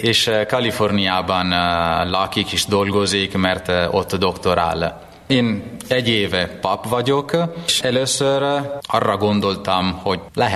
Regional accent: Redipuglia, Friuli-Venezia Giulia, Italy; first language Italian; Hungarian is a second language; és 35 éves, olasz. Egy kis faluból származom, amit Redipugliának hívnak, és Észak-Kelet-Olaszországban van, Trieste környékén, nincs messze a szlovén határtól.

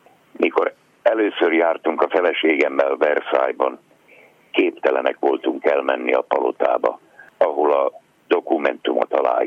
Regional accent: Upper Hungary, Slovakia; De mivel az Isten akaratából erre a területre születtem, itt vagyok otthon, itt a Felvidéken.

